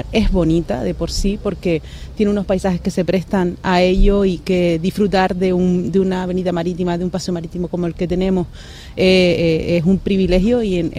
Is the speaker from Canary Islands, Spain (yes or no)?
yes; Canary Islands, Spain; Soy nacida y criada en Gran Canaria, llevo aquí 20 años